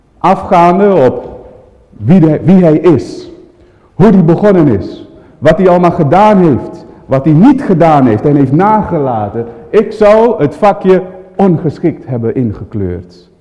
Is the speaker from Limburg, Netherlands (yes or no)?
no; Almere, Flevoland, Netherlands; We komen uit Almere.